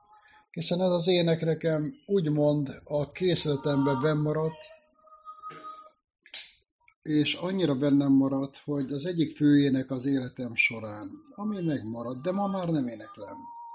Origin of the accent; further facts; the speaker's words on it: Hungary; körülmények között éltem, mint mindenki Magyarországon, de különösen azért volt nagyon nehéz, hiszen apa nélkül nőttem föl